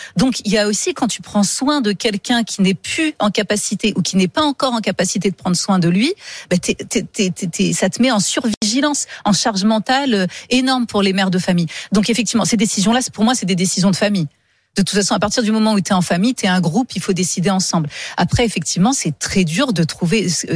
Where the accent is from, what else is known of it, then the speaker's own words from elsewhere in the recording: Poitiers, Nouvelle-Aquitaine, France; now in Paris, France; Déjà, je suis une fille de la campagne. Je viens de Poitiers, je ne suis pas une fille des villes.